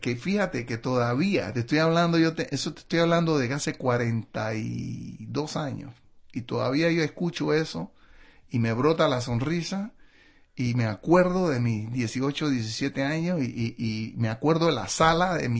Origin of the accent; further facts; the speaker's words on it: Panama; Entonces, como panameños que somos, esponjas que somos, absorbemos las cosas.